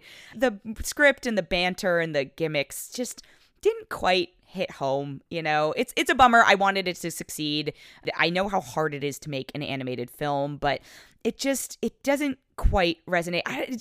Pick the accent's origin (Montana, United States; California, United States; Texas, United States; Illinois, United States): California, United States; I, you know, like the idea of a San Francisco set because I'm from the Bay